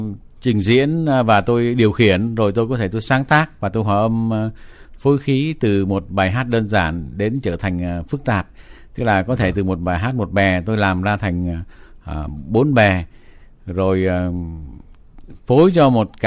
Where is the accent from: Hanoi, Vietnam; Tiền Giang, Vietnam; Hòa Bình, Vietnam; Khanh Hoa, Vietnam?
Khanh Hoa, Vietnam; Nha Trang; born there; also born or lived in Ho Chi Minh City; quê quán của tôi là tôi sinh ở Nha Trang